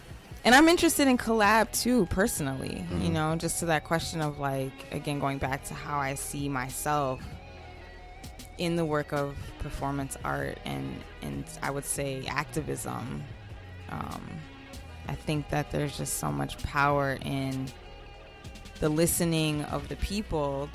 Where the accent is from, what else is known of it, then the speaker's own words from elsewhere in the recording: Evanston, Illinois, United States; You know, I grew up in Evanston with Chicago, you know, right there at the next door, the back door, however you want to think about that.